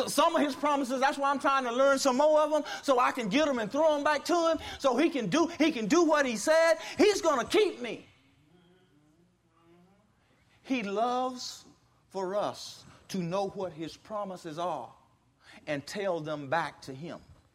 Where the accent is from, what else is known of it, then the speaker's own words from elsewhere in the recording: Baker, United States; And growing up in Baker, we didn't have street lights.